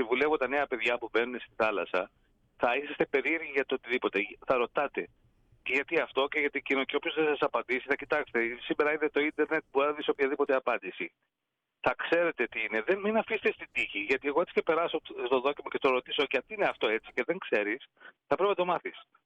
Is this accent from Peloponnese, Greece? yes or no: yes; Agios Nikolaos, Peloponnese, Greece; now in Gytheio, Greece; Ναι, είναι ο Άγιος Νικόλαος στο χωριό μου, αν και ναυτικό το όνομα δεν γίνει, είναι γύρω στα 13 χιλιόμετρα από τη θάλασσα.